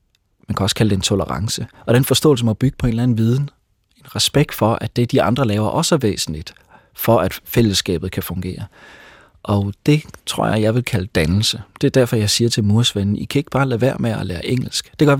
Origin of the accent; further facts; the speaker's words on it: Aarhus, Central Denmark Region, Denmark; now in Albertslund, Denmark; Så derudover er jeg fra Aarhus